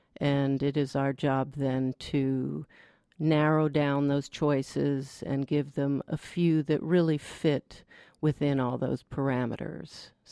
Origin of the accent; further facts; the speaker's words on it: Northeast, United States; Basically, I grew up in the Northeast and have a little bit of a checkered past